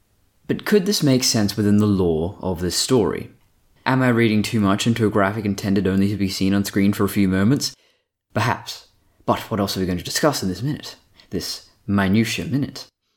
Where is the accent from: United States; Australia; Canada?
Australia; Western Australia; For example, my hometown has these coordinates. Latitude -31.952712, longitude 115.86048, with an altitude of 26 meters above sea level.